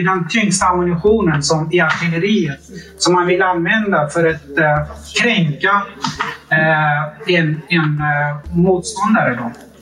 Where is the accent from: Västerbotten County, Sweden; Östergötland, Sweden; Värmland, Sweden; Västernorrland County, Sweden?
Västerbotten County, Sweden; Umeå; i min hemstad Umeå